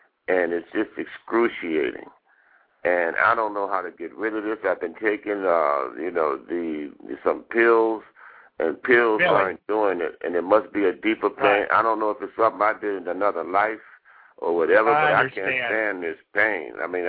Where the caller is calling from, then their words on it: New Orleans, Louisiana, United States; I'm calling from New Orleans.